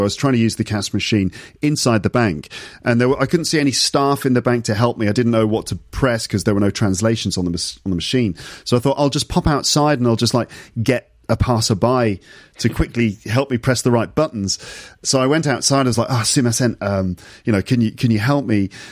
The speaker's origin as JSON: {"language": "English", "region": "England", "country": "United Kingdom", "said": "people would just come up to me and said, are you American? I'm like, no, I'm English."}